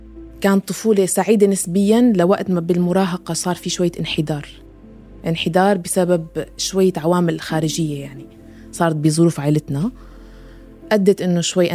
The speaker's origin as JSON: {"language": "Arabic", "region": "Central Syria", "country": "Syria", "tie": "born or raised there", "moved": "yes", "said": "انتقالي من مدينتي الصغيرة بوسط سوريا للعاصمة دمشق"}